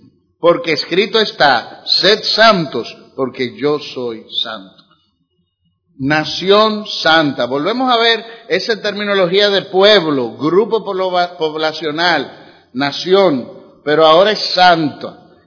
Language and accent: Spanish; Dominican Republic; born there; Somos dominicanos porque nacimos aquí